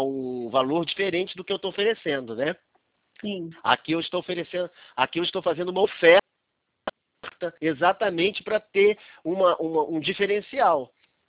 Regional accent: Cabo Frio, Rio de Janeiro, Brazil; Eu sou de Cabo Frio, né?

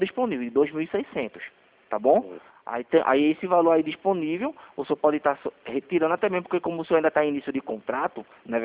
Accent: Recife, Pernambuco, Brazil; Porque na verdade eu sou daqui de Recife, né?

